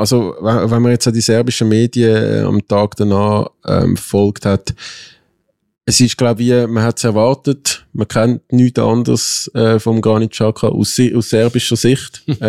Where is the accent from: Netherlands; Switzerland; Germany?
Switzerland; born there; Ich bin in der Schweiz geboren, ich habe Schweizer Eltern